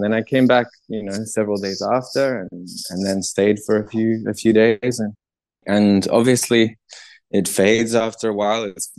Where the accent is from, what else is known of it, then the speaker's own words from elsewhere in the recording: Sydney, New South Wales, Australia; now in Europe; I am from Sydney in Australia, from quite a long way away from where I am now. But I've lived in and studied in Europe for 7 years now